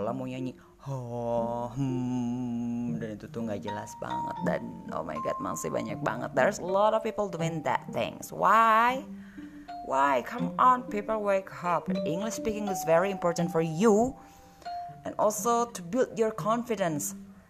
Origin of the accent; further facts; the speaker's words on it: Bandung, West Java, Indonesia; Apalagi di kota gue, kota Bandung ini adalah terkenal juga dengan kota wisatanya dan yang banyak turis asing.